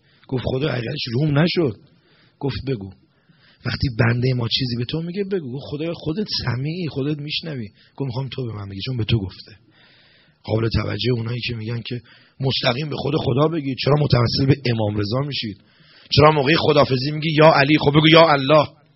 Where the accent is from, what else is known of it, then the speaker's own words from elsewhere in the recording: Iran; ما نجات پرست نیستیم که بگیم حالا چون ما بچه ایرانیم